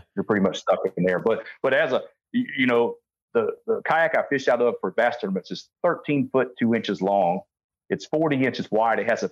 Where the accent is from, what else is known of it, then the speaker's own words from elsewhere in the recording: Georgia, United States; I grew up in Southeast Georgia, fishing the Autumn Hall, Satilla Rivers, and some of the, you know, inshore estuaries there, St. Simon's Island.